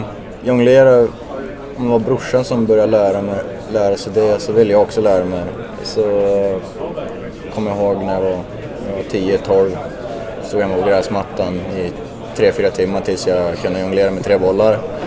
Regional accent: Ånge, Västernorrland County, Sweden; Ja, men liksom jag är från Ånge. Det bor 3000.

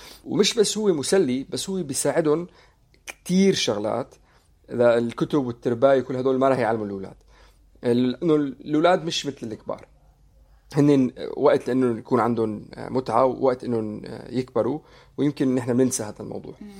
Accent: Syria; على فكره انا سوري

